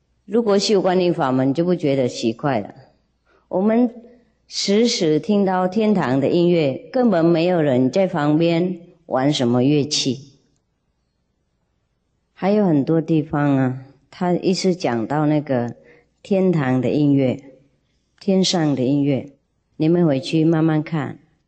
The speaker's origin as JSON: {"language": "Chinese", "country": "China", "said": "既然有写中文，我们是中国人，从小就读了，上大学也读"}